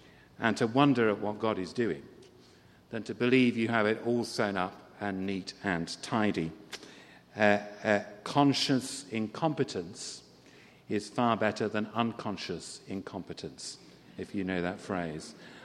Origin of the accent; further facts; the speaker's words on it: Halifax, Yorkshire and the Humber, United Kingdom; also born or lived in Durham; 13 years in parishes in my hometown of Halifax in the north of England, 8 years in Durham